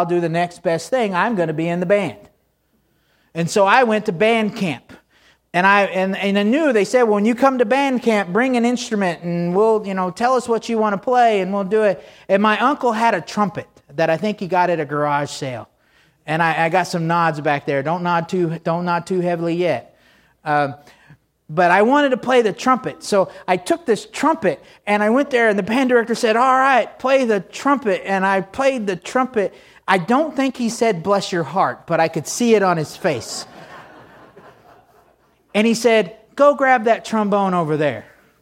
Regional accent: Texas, United States; Because growing up in Texas, when you graduate from elementary school and go into junior high, you have to make a choice.

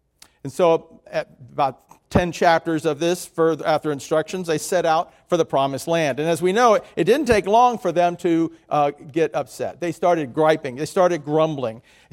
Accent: Miami, Florida, United States; Now, I grew up in Miami. I grew up on the edge of the Everglades. I have no fear of snakes.

